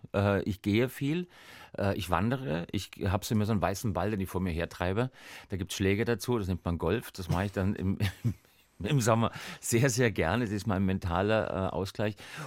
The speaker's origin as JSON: {"language": "German", "region": "Hamburg", "country": "Germany", "moved": "yes", "lives_now": "San Francisco, United States", "said": "ich komme aus Hamburg, ich wohne seit 31 Jahren in San Francisco"}